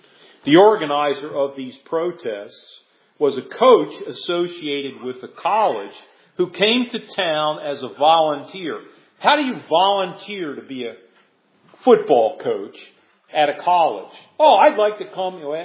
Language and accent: English; North Carolina, United States; the monument protection law in my home state of North Carolina